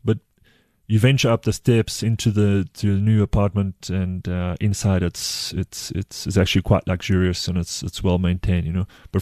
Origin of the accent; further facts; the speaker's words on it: South Africa; I'm South African.